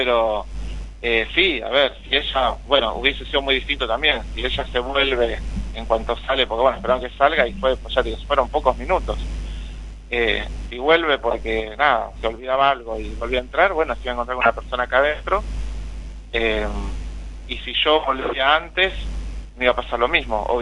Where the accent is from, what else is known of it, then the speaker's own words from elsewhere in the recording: Lomas de Zamora, Buenos Aires Province, Argentina; now in Chascomús, Argentina; yo estoy acá en Chascomús hace 10 años, que vine, yo soy de Lomas de Zamora.